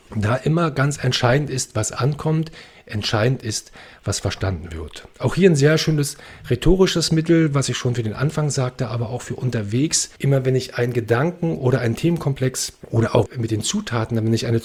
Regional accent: Berlin, Germany; now in Brandenburg, Germany; Ich bin in Brandenburg geboren, Berlin aufgewachsen, jetzt lebe ich wieder in Brandenburg.

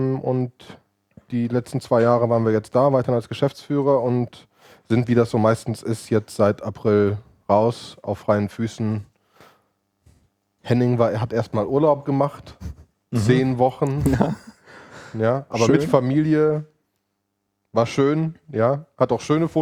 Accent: Cologne, North Rhine-Westphalia, Germany; Also ich bin Kölner, Familienvater, Serienunternehmer

